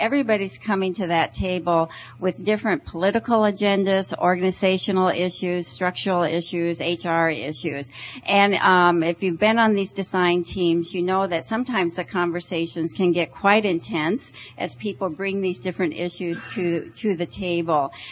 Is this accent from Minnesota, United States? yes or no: yes; Minneapolis, Minnesota, United States; And I'm from the Minneapolis-St. Paul area in Minnesota.